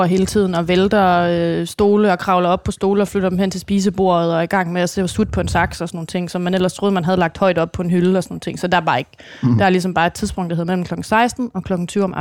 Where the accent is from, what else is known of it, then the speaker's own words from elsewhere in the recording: Aalborg, North Denmark Region, Denmark; Altså, jeg kommer fra Aalborg.